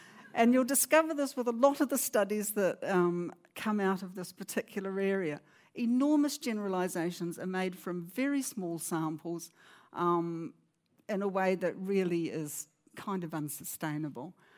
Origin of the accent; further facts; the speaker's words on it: Dunedin, Otago, New Zealand; because you can tell from my voice, I come from New Zealand.